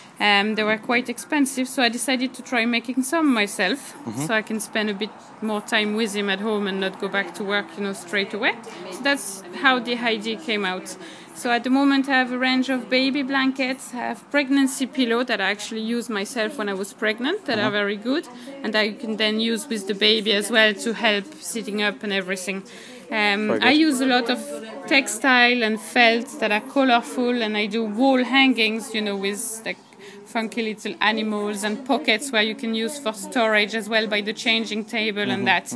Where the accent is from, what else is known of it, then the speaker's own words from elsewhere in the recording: Brittany, France; English is a second language; now in Cork, Ireland; No. I am nearly from Cork at this stage, because I've been here nearly 8 years, but I'm French myself, from Brittany.